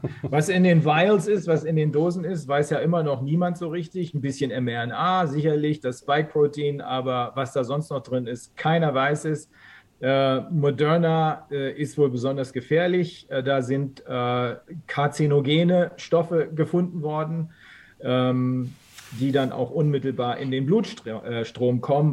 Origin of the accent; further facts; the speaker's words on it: Germany; es ist eine super Peinlichkeit, als Deutscher durch die Welt reisen zu müssen.